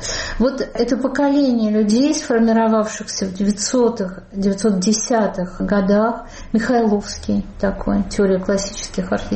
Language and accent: Russian; Russia; moved away as an adult; я уехала из России, мне было 26 лет, я была девочка, ну, девочка по нынешним стандартам, молодая женщина, прошло больше 20 лет.